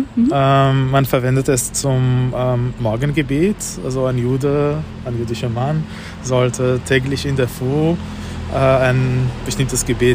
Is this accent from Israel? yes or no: yes; Israel; die persönliche Schwierigkeiten mit Israel. Das ist meine Heimat